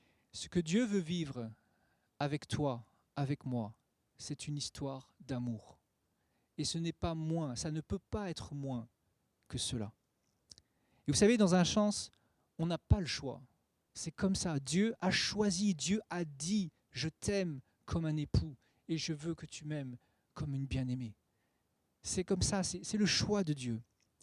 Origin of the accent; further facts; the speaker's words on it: France; mais nous, en tant que Français, je ne crois pas que ce soit concevable